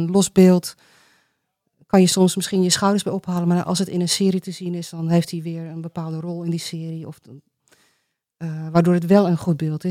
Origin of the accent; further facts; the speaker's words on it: Barendrecht, South Holland, Netherlands; also born or lived in Rotterdam; Geboren in het Sint-Klaren ziekenhuis in Rotterdam, maar opgegroeid na een week zat ik hier in Barendrecht.